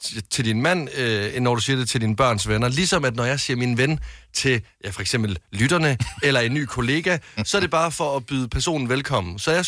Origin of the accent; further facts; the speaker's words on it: Varde, Region of Southern Denmark, Denmark; Jeg går hjem til der, hvor jeg kommer fra